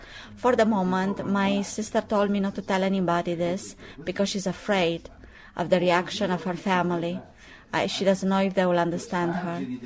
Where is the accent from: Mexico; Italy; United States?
Italy; English is a second language; also born or lived in Tanzania; I was adopted when I was little from an Italian family, but I am from Tanzania. I grew up in Italy.